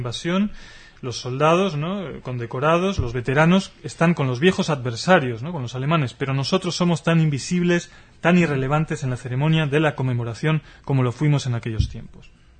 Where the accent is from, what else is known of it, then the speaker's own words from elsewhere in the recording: Spain; que deberíamos de conocer todos como españoles